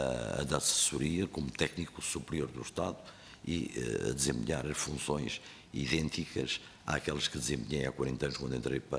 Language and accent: Portuguese; Portugal; me orgulho, como português, de neste momento estar nesta comissão de audição